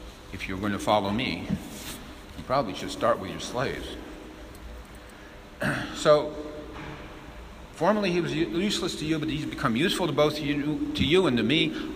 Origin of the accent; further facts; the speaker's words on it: France; also born or lived in United States; And being French, also as an American, I can't say that the French didn't do it either